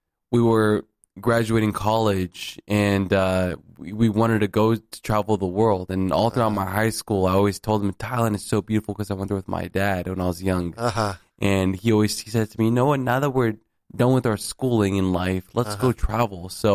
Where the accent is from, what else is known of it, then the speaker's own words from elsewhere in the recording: Long Island, New York, United States; born there; now in Los Angeles, United States; I was actually born in Long Island.